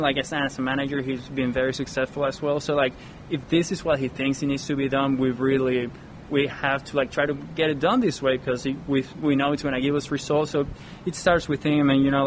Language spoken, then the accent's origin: English; Venezuela; growing up in Venezuela, where there's like everyone loves winter baseball